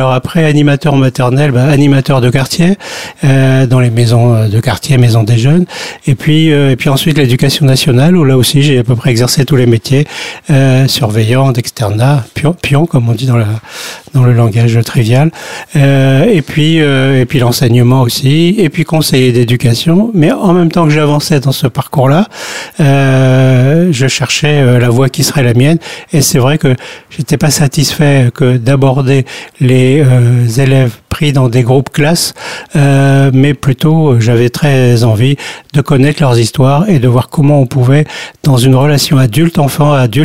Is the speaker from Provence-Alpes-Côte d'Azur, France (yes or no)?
no; Champigny-sur-Marne, Île-de-France, France; Donc j'ai grandi à Champigny-sur-Marne et avec une forte envie d'en sortir.